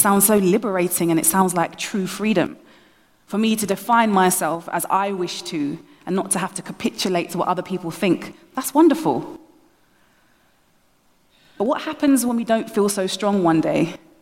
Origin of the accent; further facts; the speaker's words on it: London, United Kingdom; accent: London; Right, so I'm from London, originally West London, but then moved to South East. So you might hear a bit of my London accent coming out there.